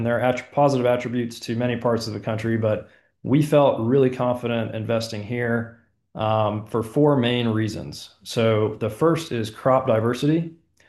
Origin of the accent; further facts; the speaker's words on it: Kentucky, United States; As I mentioned, I'm from Kentucky.